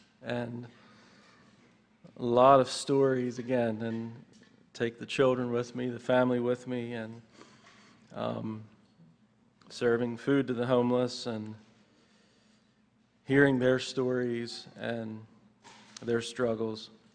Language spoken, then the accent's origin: English; United States; Growing up in America, had what we needed, plus what most of what we wanted.